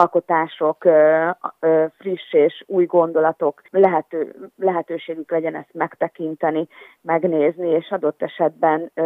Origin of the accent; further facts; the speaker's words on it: Tótkomlós, Békés, Hungary; a szülővárosomban kaphattam Tóth Komlóson egy ilyen díjat